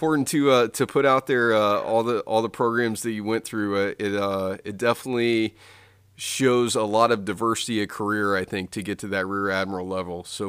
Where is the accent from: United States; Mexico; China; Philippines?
United States; West Virginia; I think she grew up in Virginia versus West Virginia, where I'm from, but that's okay.